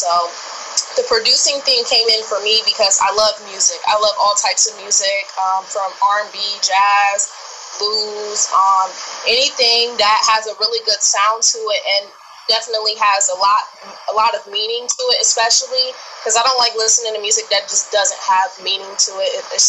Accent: Cleveland, Ohio, United States; now in Canton, United States; I'm 19 years old. I am from Cleveland. I moved to Canton, Ohio when I was about 12 years old

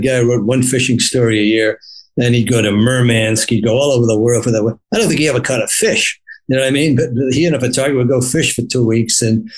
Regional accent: Dorchester, Massachusetts, United States; I grew up in Dorchester, which is sort of the Irish Catholic ghetto in Boston.

